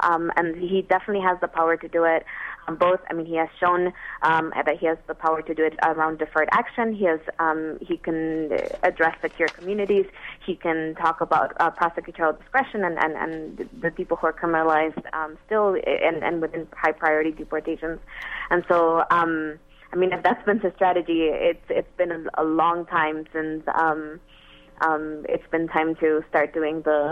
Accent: Illinois, United States; I mean, I'm originally from Illinois. President Obama was my senator

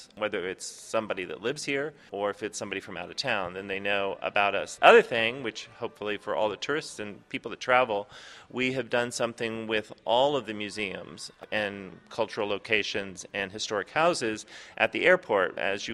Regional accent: Washington, District of Columbia, United States; so they moved to Washington, D.C., so I grew up in Washington, D.C., and it was all new to them

